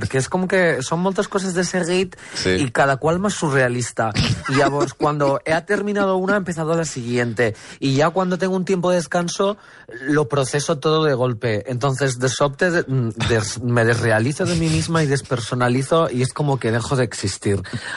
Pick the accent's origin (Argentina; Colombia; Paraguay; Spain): Spain; Magaluf, Balearic Islands; yo me crié en Magaluf